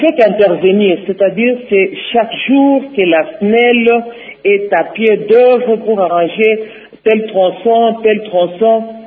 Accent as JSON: {"language": "French", "country": "DR Congo", "said": "ici chez nous au Congo."}